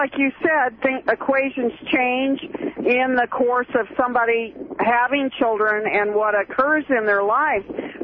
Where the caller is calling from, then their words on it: Grass Valley, California, United States; I'm calling from Grass Valley